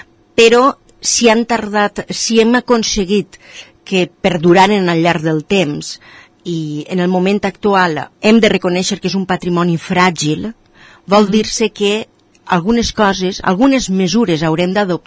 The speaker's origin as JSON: {"language": "Catalan", "region": "Valencian Community", "country": "Spain", "said": "d'aixes hortes arrelades al territori i que diuen tant dels nostres trets identitaris com a valencians."}